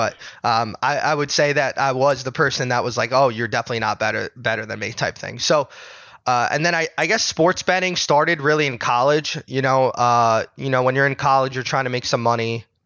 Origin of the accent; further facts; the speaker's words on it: New York, United States; also born or lived in New Jersey; growing up in New York and New Jersey, there's a huge culture around sports betting and, you know, sports in general.